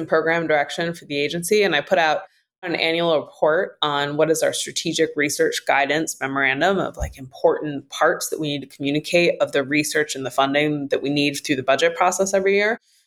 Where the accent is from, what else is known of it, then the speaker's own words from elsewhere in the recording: Great Lakes, United States; I'm originally from the Great Lakes region.